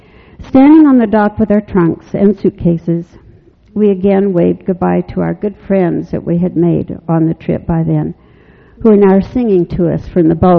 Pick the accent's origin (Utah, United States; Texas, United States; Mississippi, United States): Utah, United States; Salt Lake City; My church community and social life were directly integrated growing up in Salt Lake City.